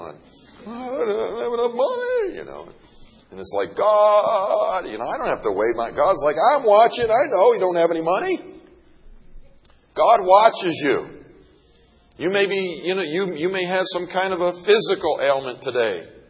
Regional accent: Buffalo, New York, United States; I grew up in Buffalo, New York, so I'm used to it too.

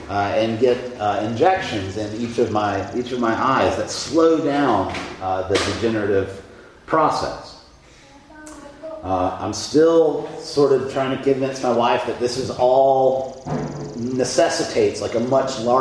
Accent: Kentucky, United States; but I was a kid growing up in Kentucky

